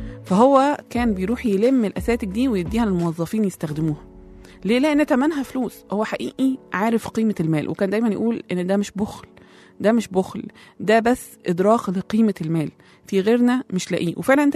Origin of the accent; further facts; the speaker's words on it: Egypt; اللي هي زي ما عندنا في مصر بنقول القروش